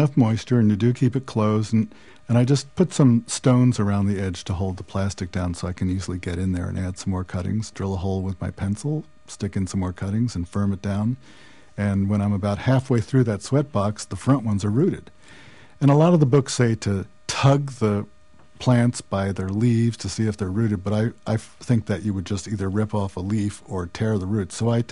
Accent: United States; maybe because I'm an American, I like fast results.

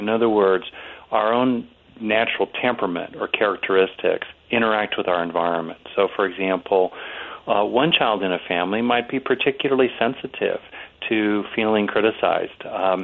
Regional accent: California, United States; I come from California, so I've known a few

